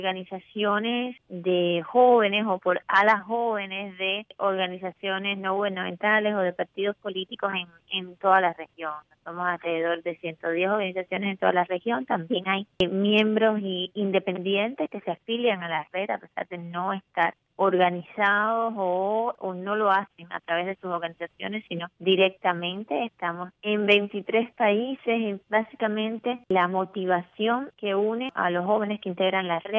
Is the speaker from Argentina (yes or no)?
no; Cuba; en mi país, en Cuba